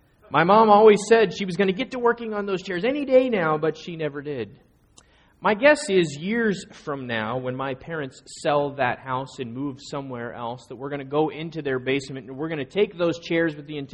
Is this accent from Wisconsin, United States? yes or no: yes; Green Bay, Wisconsin, United States; In the church that I grew up in Green Bay, Wisconsin, there were out in the foyer or the narthex area of the church two brown metal chairs with the ugliest orange cushions you have ever seen.